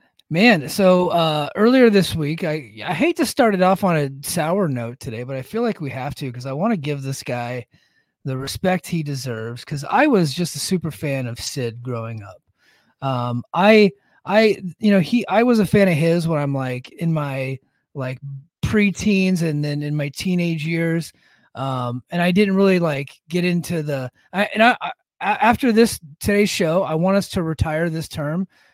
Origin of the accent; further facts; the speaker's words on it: West Coast, United States; also born or lived in Hawaii / Japan / Korea; I've lived in Hawaii for over 2 years. I lived 2 years in Japan. I lived 1 year in Korea. I grew up on the West Coast, and I've never once had sushi.